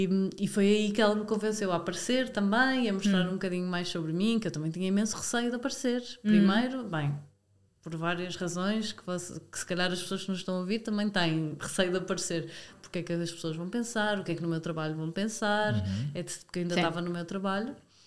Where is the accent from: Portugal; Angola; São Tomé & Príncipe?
Portugal; Porto, Norte; Então comecei a perceber que no Porto, eu sou do Porto